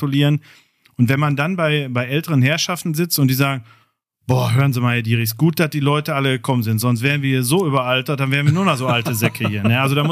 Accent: Kirchhellen, North Rhine-Westphalia, Germany; also born or lived in Dorsten; Dorsten, Toreinfahrt sozusagen, weil es in Kirchhellen keine Geburtenstation mehr gab, okay. Aber ansonsten, ich sag mal, anderthalb Wochen, Station und dann direkt nach Kirchhellen

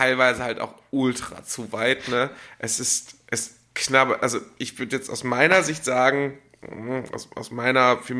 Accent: Hamburg, Germany; wenn ich reden höre, ne, wohne ich wieder in meiner Heimat.

